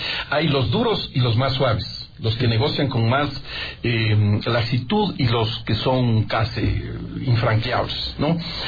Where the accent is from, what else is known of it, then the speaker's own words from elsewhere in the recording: Ecuador; Como ecuatoriano, mira, en la última campaña política